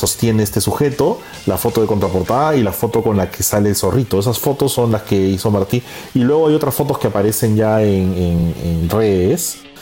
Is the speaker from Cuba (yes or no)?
no; Peru; Javier y yo somos peruanos